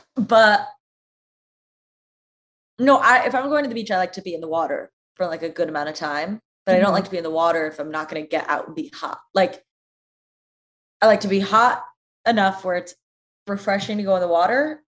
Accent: Cleveland, Ohio, United States; I'm from Cleveland.

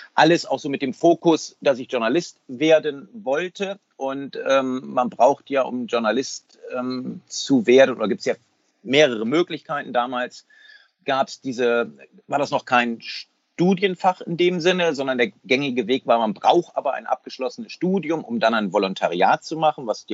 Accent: Northern Germany, Germany; habe ich in Palästina studiert, in der Türkei studiert und dann eben als Norddeutscher sogar in Bayern

